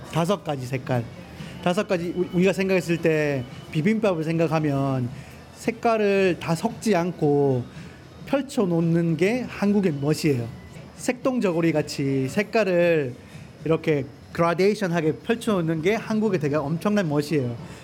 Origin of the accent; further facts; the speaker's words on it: South Korea; 저는 한국 사람이기 때문에 네, 거기서 많이 보람이 있죠.